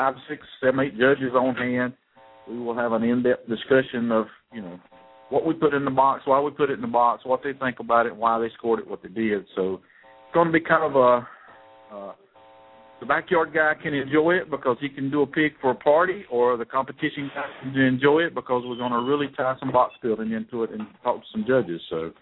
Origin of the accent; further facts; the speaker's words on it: McConnells, South Carolina, United States; And we decided to put on a class January the 26th in McConnell's, my hometown where I grew up. It's in the middle of nowhere, but it's easy to get there and easy to find.